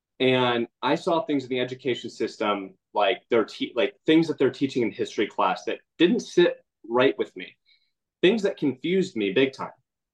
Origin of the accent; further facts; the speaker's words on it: Arizona, United States; growing up in the West Valley, those of you that know the Valley, you know, it's really like seven different states, right?